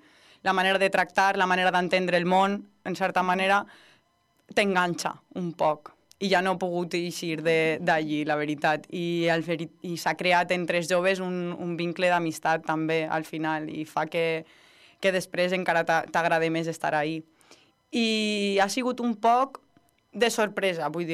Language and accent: Catalan; Vila-real, Valencian Community, Spain; fer-ho per a la meva gent i per al meu poble